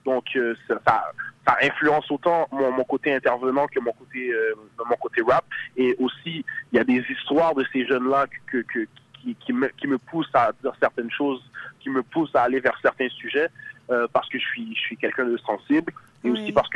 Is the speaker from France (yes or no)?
no; Montreal, Quebec, Canada; je viens des quartiers populaires de Montréal. C'est vraiment ma réalité